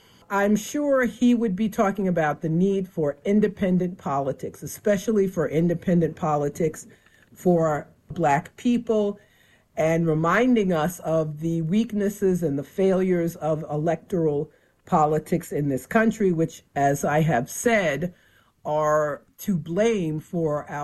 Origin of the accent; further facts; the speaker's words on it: Ohio, United States; now in New York, United States; I mean, I'm from Ohio, actually. I was born there, even though I've lived in New York most of my life.